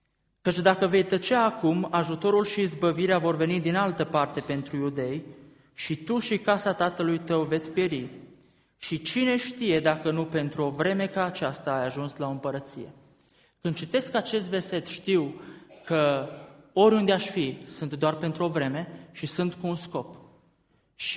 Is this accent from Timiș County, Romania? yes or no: no; Arad, Arad County, Romania; born there; de ce m-am născut în Arad și nu m-am născut în Cluj, de exemplu?